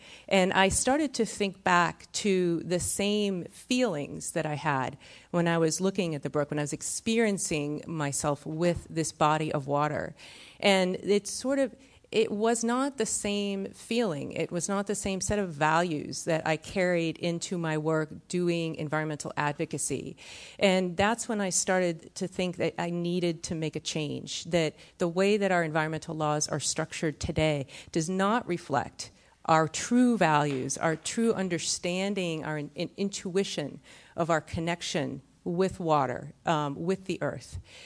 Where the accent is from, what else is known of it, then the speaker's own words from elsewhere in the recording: Massachusetts, United States; As a child growing up in Massachusetts, there was a small forest.